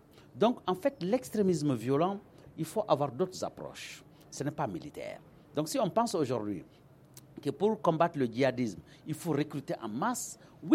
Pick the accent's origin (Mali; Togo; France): Mali; Il n'est pas obligé de nous accepter parce que nous sommes des Maliens.